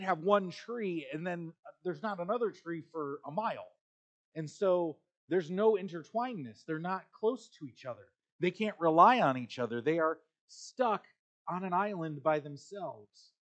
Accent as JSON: {"language": "English", "town": "Chicago", "region": "Illinois", "country": "United States", "tie": "born or raised there", "said": "When I grew up in Chicago, that didn't happen because the root systems were much deeper."}